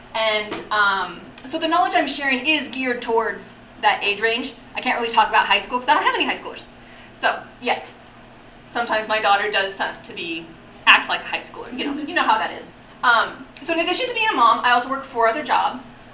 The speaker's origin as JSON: {"language": "English", "town": "Jerome", "region": "Idaho", "country": "United States", "tie": "born or raised there", "said": "I was born and raised in Jerome."}